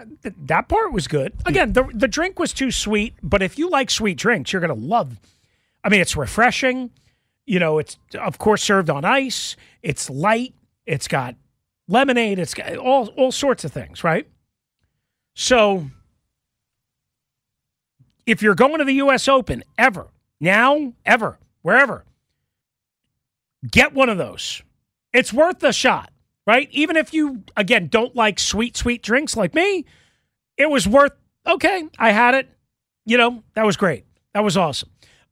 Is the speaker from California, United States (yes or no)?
no; New York, United States; moved away; I grew up on Long Island. Mm. I rooted for the Giants as a kid. As soon as I faithfully moved here 17, 18 years ago, I became a Commanders fan.